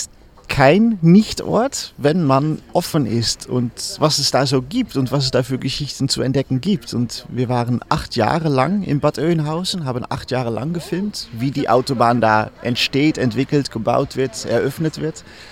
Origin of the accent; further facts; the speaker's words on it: Netherlands; now in Berlin, Germany; Also ich komme ursprünglich aus den Niederlanden, wohne in Berlin und bin auch mal ab und zu mit dem Auto hin und her gependelt.